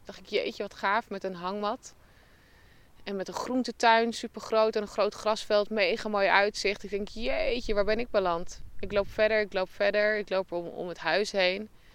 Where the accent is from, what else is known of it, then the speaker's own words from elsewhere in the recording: Netherlands; now in New Zealand; En ook hoe het is om als Nederlander hier te wonen.